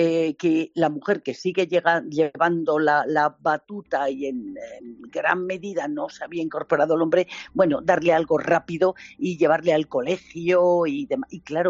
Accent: Spain; también los españoles, cuidamos poco nuestros productos y nuestra imagen.

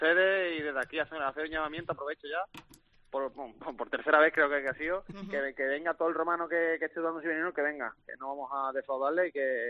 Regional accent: Seville, Andalusia, Spain; now in Mérida, Spain; me gusta aquí en Mérida, yo me siento como si fuera de Mérida, o que al final soy de Sevilla, estoy al lado

